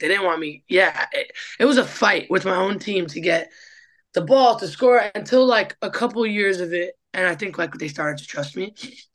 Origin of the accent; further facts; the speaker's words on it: Roosevelt Island, New York, United States; And then when I got old enough, I grew up on Roosevelt Island, and I played a lot of street ball.